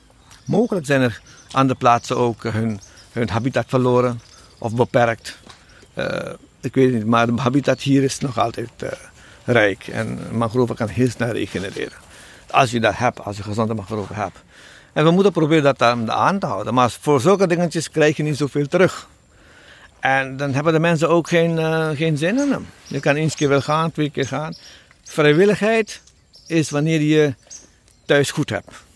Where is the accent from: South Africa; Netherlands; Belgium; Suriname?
Suriname; Nieuw Nickerie, Nickerie; born there; Ik ben zelf geboren in Nikeri, maar verder ben ik voor studie gekomen in Paramaribo.